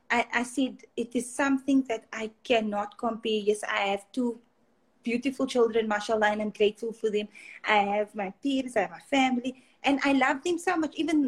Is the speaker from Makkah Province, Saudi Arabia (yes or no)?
no; Riyadh, Riyadh Province, Saudi Arabia; just book your ticket to Jeddah, because I'm from Riyadh, I'm based in Riyadh.